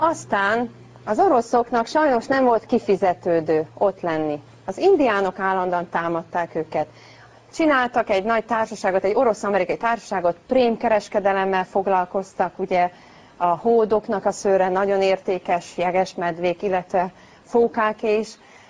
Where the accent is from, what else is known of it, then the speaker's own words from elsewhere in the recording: Tatabánya, Komárom-Esztergom, Hungary; én tatabányai vagyok